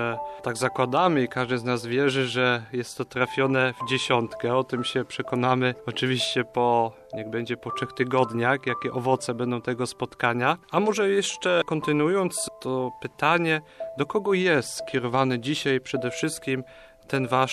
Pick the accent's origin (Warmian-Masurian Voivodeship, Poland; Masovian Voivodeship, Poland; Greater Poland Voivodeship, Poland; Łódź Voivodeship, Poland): Greater Poland Voivodeship, Poland; Ostrów Wielkopolski; Pochodzę z Ostrowa Wielkopolskiego